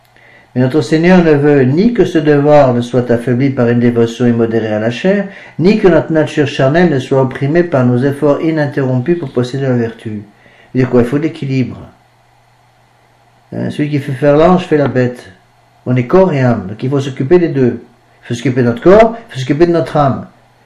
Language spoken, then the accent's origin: French; France; C'est vrai qu'on est français, qu'il faut être fier de notre pays, c'est sûr.